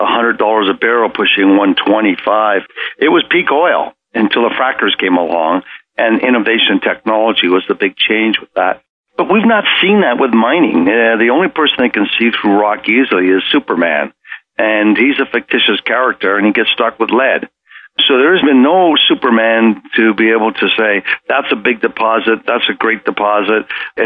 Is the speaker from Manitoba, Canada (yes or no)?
no; Toronto, Ontario, Canada; now in Texas, United States; I moved from Toronto almost 30 years ago to Texas, and so that's why they call me a Texcan.